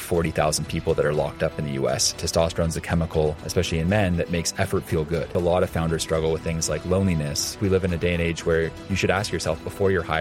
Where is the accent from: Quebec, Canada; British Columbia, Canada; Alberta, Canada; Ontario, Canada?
Ontario, Canada; Newmarket; Born and bred in Canada, yeah, from a small town north of Toronto called Newmarket, Ontario, and oldest of 5 kids